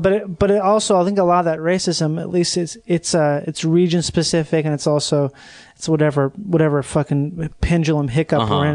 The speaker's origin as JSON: {"language": "English", "region": "England", "country": "United Kingdom", "said": "I am an Englishman."}